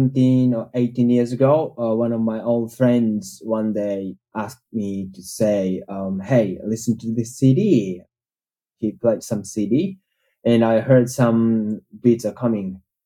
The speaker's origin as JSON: {"language": "English", "country": "Japan", "said": "I'm from Japan."}